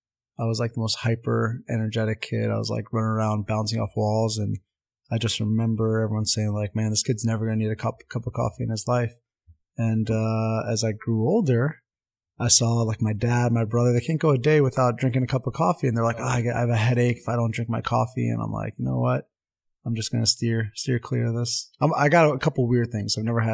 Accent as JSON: {"language": "English", "town": "Montvale", "region": "New Jersey", "country": "United States", "tie": "born or raised there", "said": "I grew up in Montvale, New Jersey."}